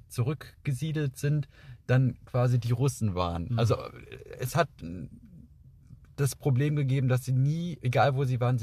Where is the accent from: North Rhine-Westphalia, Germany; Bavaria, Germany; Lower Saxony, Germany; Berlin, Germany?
North Rhine-Westphalia, Germany; Bonn; Ich bin gebürtig aus Bonn, ich bin Deutscher, ich fühle mich auch als Deutscher, aber ich habe halt auch Migrationshintergrund. Also aus der ehemaligen UdSSR, also meine Familie kommt zum Teil, gehört hier halt zu den Spätaussiedlern.